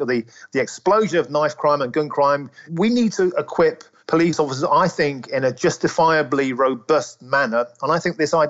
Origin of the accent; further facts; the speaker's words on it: London, United Kingdom; when I lived in London after the 7/7 bombings and there were police on the streets with machine guns, I'd never felt safer as a Londoner.